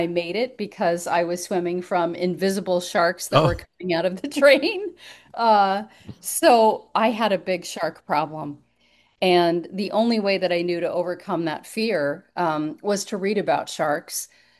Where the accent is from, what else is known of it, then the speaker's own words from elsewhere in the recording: Colorado, United States; I think when I was a young kid, I grew up in Colorado and a landlocked state